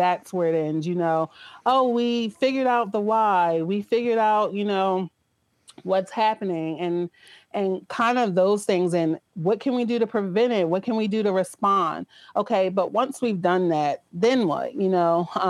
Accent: Philadelphia, Pennsylvania, United States; now in Maryland, United States; I'm currently living in Maryland. I grew up in Philadelphia.

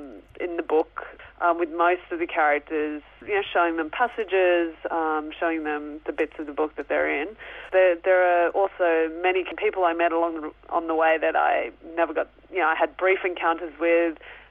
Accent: Sydney, New South Wales, Australia; growing up in Sydney in the suburbs.

